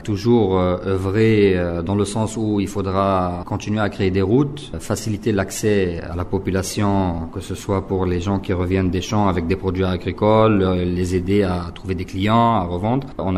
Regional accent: Central African Republic; Je suis né en Centrafrique, j'ai grandi en Centrafrique, c'est mon pays, je suis centrafricain.

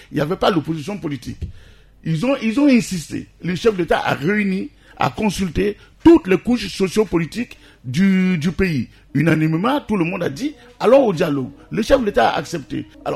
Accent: Central African Republic; je pense que nous sommes tous des Centrafricains et qu'à un moment donné, si nous aimons vraiment ce pays-là, aimons-le jusqu'au bout

